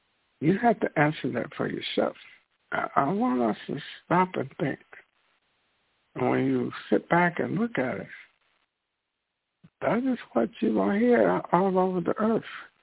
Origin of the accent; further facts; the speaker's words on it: the South, United States; And that leads me to growing up in the South.